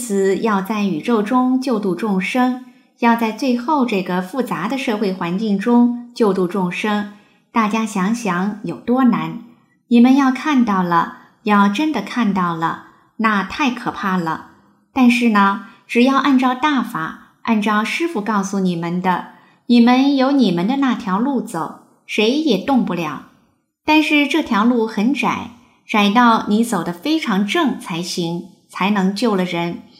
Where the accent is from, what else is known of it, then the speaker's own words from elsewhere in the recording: China; moved away; 我自己是从大陆过来的